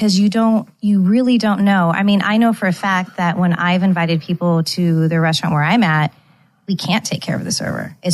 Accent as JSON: {"language": "English", "town": "San Jose", "region": "California", "country": "United States", "tie": "born or raised there", "said": "But back home, and you know, I grew up in San Jose, California, and I started bartending at this hotel lounge."}